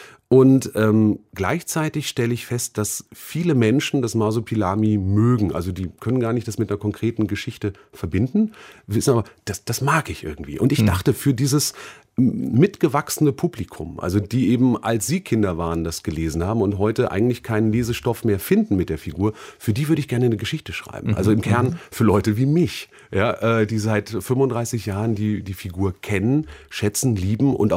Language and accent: German; Berlin, Germany; wir Berliner